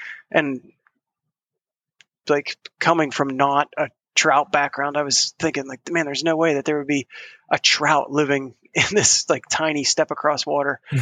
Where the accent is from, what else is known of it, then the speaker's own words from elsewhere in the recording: Pennsylvania, United States; we just grew up in like Western PA coal region.